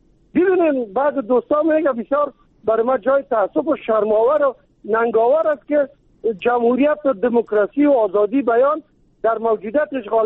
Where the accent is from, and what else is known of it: Kabul, Afghanistan